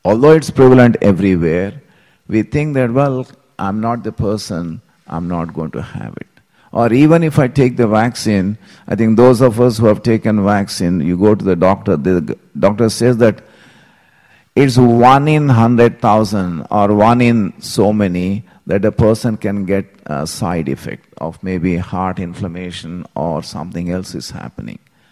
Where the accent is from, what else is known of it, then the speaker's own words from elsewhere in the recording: Hyderabad, Telangana, India; I still remember this street where I grew up in Hyderabad.